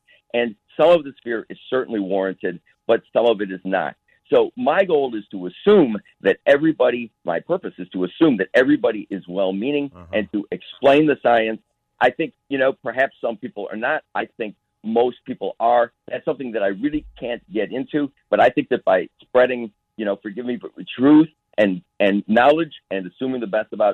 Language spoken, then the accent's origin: English; Wilmette, Illinois, United States; now in Winnetka, United States; I grew up in Wilmette. I live in Winnetka now.